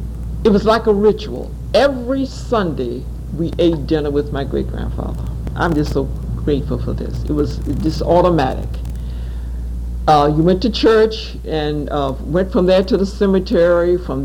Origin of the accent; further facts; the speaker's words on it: Jacksonville, Florida, United States; born there; No, I was born in Jacksonville.